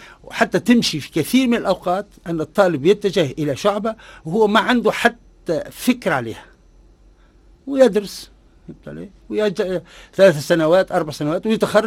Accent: Tunisia; المشكلة عندنا في تونس

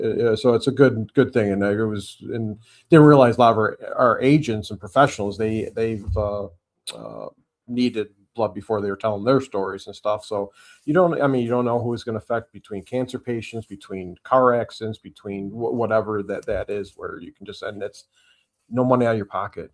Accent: Clay, New York, United States; I've lived in Baldwinsville since 1998, and I grew up in Clay, moved away from Central New York for 5 years in the service, then moved back and bought a house in Baldwinsville

